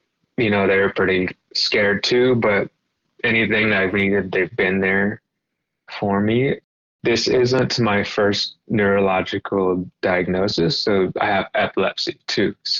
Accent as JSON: {"language": "English", "town": "San Antonio", "region": "Texas", "country": "United States", "tie": "born or raised there", "said": "I was not even in my hometown when this started. I was in Houston, which is about 3 hours from San Antonio."}